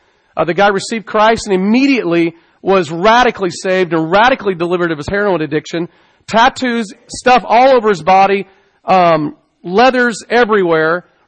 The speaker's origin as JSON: {"language": "English", "town": "Dallas", "region": "Texas", "country": "United States", "tie": "born or raised there", "said": "I grew up in the Deep South. I grew up in Dallas, Texas, the belt buckle of the Bible Belt."}